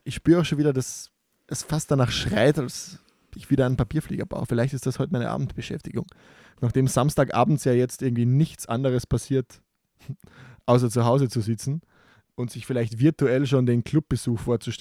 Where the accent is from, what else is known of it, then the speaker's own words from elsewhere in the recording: Austria; was man bei uns in Österreich Eurofighter nennt